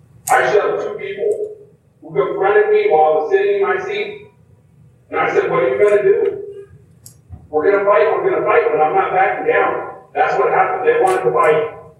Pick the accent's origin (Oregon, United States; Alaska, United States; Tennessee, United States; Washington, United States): Oregon, United States; Portland; Where I was brought up in North Portland, we defend ourselves.